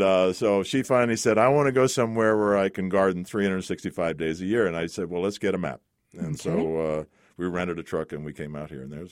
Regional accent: Boston, Massachusetts, United States; born there; I was born in the Deaconess Hospital in Boston, Massachusetts.

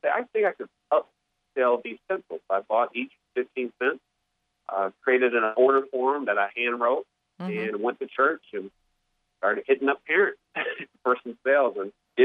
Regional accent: Kalamazoo, Michigan, United States; I grew up on Kalamazoo's east side, and I was, again, a third grader at Northeastern Elementary.

